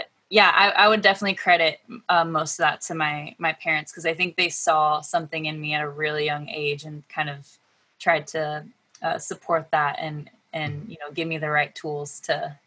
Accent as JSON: {"language": "English", "region": "California", "country": "United States", "tie": "born or raised there", "lives_now": "Los Angeles, United States", "said": "I grew up actually close to where I'm at now. I'm in LA now, but I grew up in a place called the Inland Empire, Southern California."}